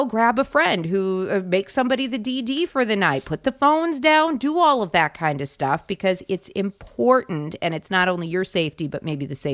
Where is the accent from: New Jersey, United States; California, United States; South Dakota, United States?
South Dakota, United States; Just growing up in South Dakota, knowing what the road systems are like, everything is straight too.